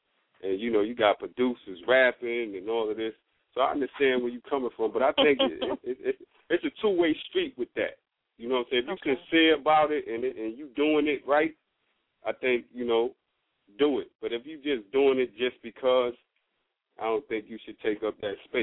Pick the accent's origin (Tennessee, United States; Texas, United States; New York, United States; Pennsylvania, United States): New York, United States; Like, I'm coming from Brooklyn, Bed-Stuy, New York, all my life.